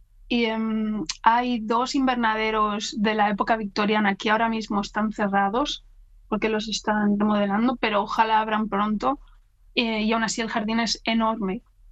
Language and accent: Spanish; Spain; now in Edinburgh, United Kingdom; también como español, te recomendaría ir para ver